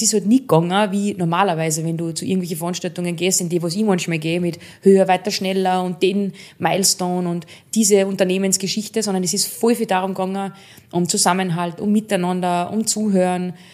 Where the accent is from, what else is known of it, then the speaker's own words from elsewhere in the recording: Salzburg, Austria; Ich bin aus Salzburg, und wenn wir die Salzburger nicht verstehen, dann haben wir ein Problem.